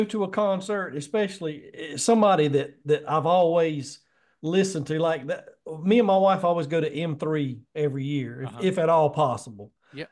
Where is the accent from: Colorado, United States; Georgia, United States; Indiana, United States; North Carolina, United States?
North Carolina, United States; Sanford; lived in Sanford, North Carolina, my hometown, and nobody was there to watch you.